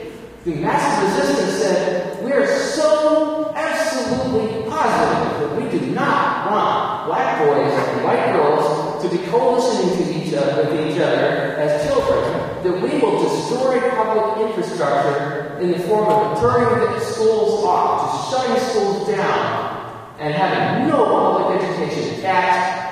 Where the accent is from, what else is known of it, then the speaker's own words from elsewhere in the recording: Florida, United States; I grew up in South Florida